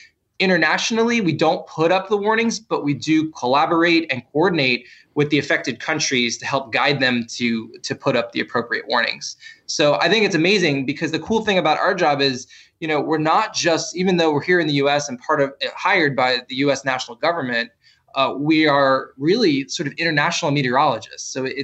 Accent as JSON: {"language": "English", "town": "New York City", "region": "New York", "country": "United States", "tie": "born or raised there", "said": "I grew up in New York City, so it really wasn't about hurricanes immediately for me."}